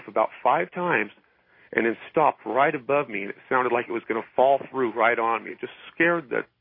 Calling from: Clovis, California, United States; I'm calling from Clovis, California.

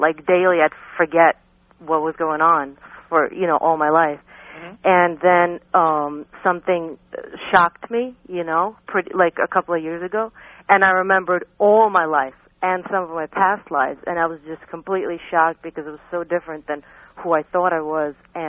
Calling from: New York, United States; New York.

